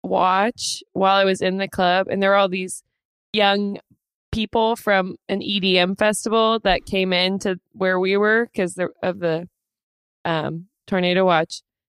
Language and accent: English; Kansas, United States; I mean, I'm from Kansas, so of course it's part of like my life